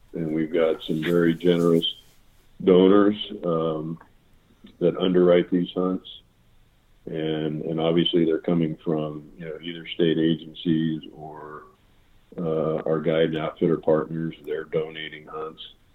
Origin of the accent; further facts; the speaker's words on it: Ohio, United States; now in Montana, United States; We talked about growing up in Ohio and all of that. I fall back to whitetail hunting as my de facto critter.